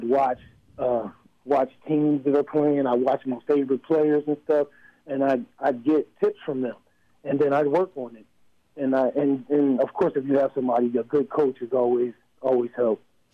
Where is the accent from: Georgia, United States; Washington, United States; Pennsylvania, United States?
Pennsylvania, United States; Harrisburg; LeSean McCoy, he's doing great things in Harrisburg, my hometown, and in Philly as well.